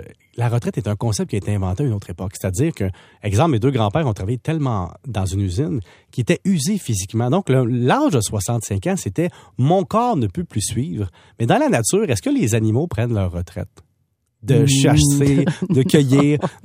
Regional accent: Salaberry-de-Valleyfield, Quebec, Canada; Je viens de Valleyfield

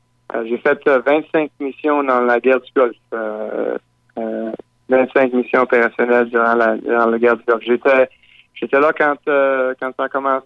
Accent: Quebec, Canada; je viens de Gaspésie, d'un petit village.

